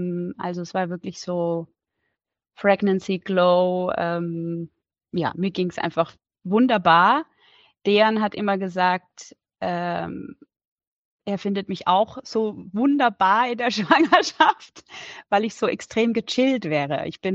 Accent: Heidelberg, Baden-Württemberg, Germany; Und da ist in Heidelberg, wo ich her bin, immer der Heidelberger Herbst, ist so ein Straßenfest

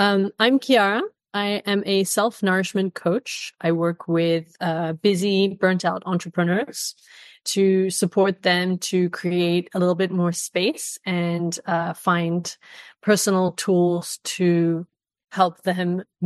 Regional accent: Singapore; also born or lived in Paris, France / south of France / London, United Kingdom / Australia; Yeah. I was born in Paris and I grew up in Singapore. I finished my high school in the south of France. And then I have lived in Australia. I've traveled a lot in Asia. I have lived in London, probably the longest. I was in London for about 9 years.

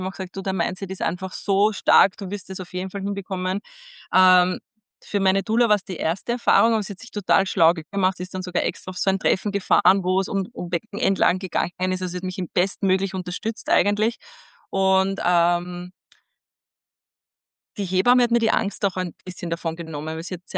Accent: Austria; Aber bei uns in Österreich ist dadurch eine verfälschte Studie irgendwie Massenangst entstanden

